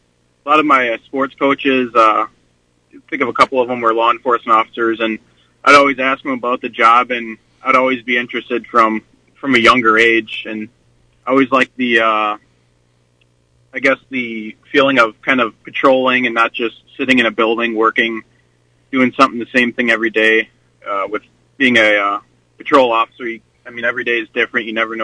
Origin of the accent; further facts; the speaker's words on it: Fond du Lac, Wisconsin, United States; Well, I grew up in east side of Fond du Lac County, just outside of the city. Pretty much stayed in Fond du Lac my whole life.